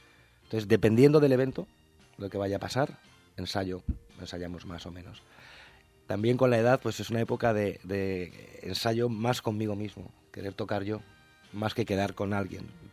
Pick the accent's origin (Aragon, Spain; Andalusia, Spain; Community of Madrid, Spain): Community of Madrid, Spain; Madrid; moved away; Pues yo soy de Madrid, pero hace 12 años que estoy aquí